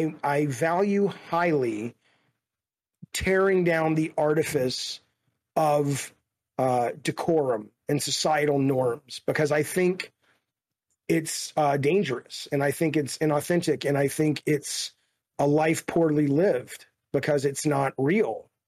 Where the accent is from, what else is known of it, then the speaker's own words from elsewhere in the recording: Alabama, United States; Preacher really represent Preacher because of growing up in Alabama and just how conservative and racist and, you know, religious it was.